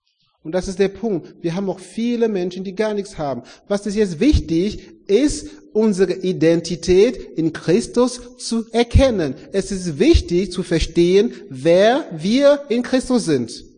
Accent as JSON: {"language": "German", "country": "Cameroon", "tie": "born or raised there", "said": "wenn ihr nach Kamerun kommt und seht, wo ich aufgewachsen bin, ich bin im Dorf geboren und zur Schule ist man zu Fuß gegangen"}